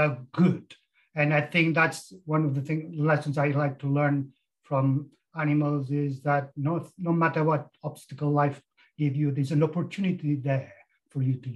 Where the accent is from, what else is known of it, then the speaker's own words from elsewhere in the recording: Catalonia, Spain; now in United Kingdom; I'm originally from Catalonia, which is in the Iberian Peninsula. I'm a Catalan from origin, but I live in the UK. I've been in the UK for 30 years or more now. So I'm a British citizen with Catalan origin.